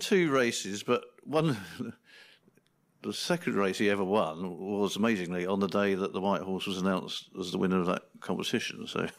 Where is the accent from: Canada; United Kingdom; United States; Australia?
United Kingdom; Chigwell, East of England; I was brought up in Chigwell in Essex, which, you know, beyond that railway line is just fields and orchard and fields.